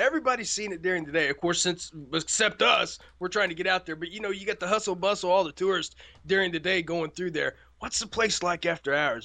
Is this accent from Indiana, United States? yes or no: yes; Indiana, United States; like, man, I'm from Indiana. We're the middle country, you know? We're middle America.